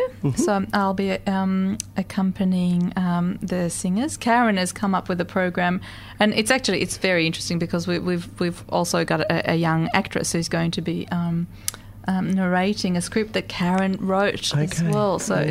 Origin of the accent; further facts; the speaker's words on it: Israel; I am Jewish, I come from Israel.